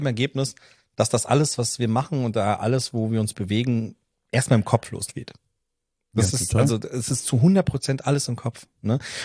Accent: Offenbach, Hesse, Germany; Ich bin in Offenbach aufgewachsen

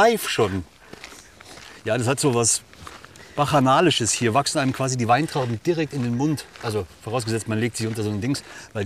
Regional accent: Munich, Bavaria, Germany; ich komme aus München

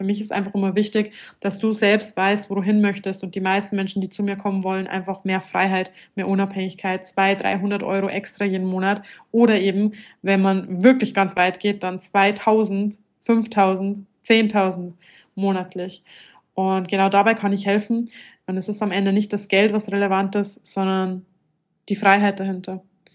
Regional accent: Bavaria, Germany; accent: Lower Bavarian; Ich komme ursprünglich aus Niederbayern. Wahrscheinlich hört man das auch so ein bisschen an meinem Slang raus, an meinem Dialekt.

